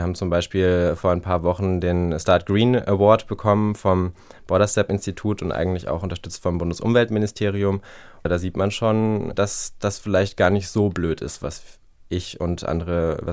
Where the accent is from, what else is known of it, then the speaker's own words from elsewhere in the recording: Baden-Baden, Baden-Württemberg, Germany; now in Berlin, Germany; In Baden-Baden, wo ich aufgewachsen bin, habe ich eher nicht so viele Gleichgesinnte getroffen.